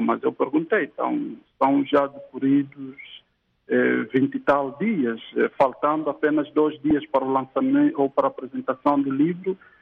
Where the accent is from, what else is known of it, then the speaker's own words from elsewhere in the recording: Angola; como africano, como angolano